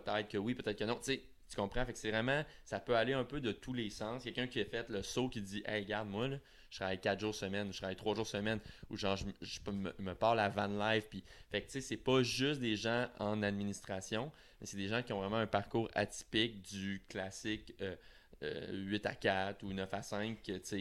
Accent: Saguenay, Quebec, Canada; Tu sais je viens du Saguenay là, je pense que ça vient de là

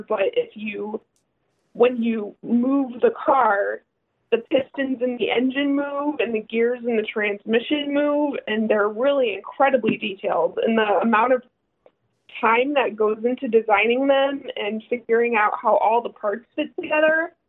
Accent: Massachusetts, United States; I grew up in Massachusetts, and Lego's United States headquarters is in Connecticut, just about 15, 20 minutes from where I grew up.

